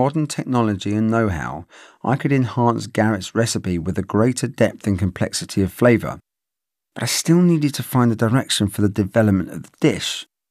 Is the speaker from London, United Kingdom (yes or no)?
yes; London, United Kingdom; when I was a kid growing up in London in the 70s.